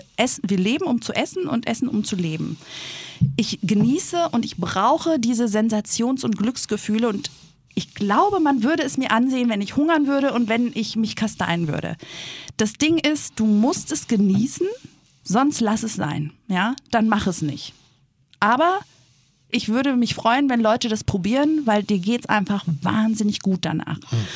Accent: Greece; German is a second language; ich bin Griechin. Dieses Land, diese Nation, die ja eigentlich in den letzten 8 Jahren hätte auseinanderbrechen müssen

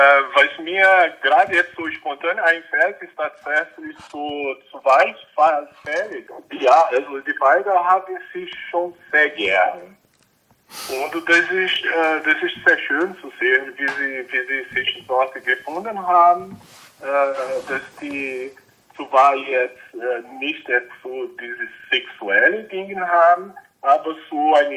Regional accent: Brazil; now in Germany; Okay, also … wie der Sebastian schon gesagt hat. Ich komme aus Brasilien. Ich lebe in Deutschland seit 91.

